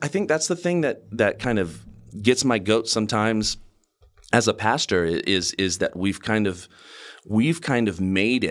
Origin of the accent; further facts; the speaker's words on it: California, United States; I was raised, we call it the concrete jungle, where I'm from the Inland Empire